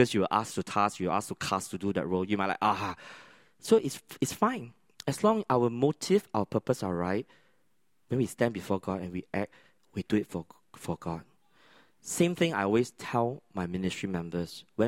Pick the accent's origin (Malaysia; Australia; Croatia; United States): Malaysia; moved away as an adult; I discovered I love dancing when I was the age of 16, back in Malaysia. For those who know, I'm actually Malaysian. So I moved here when I was in the mid-20s.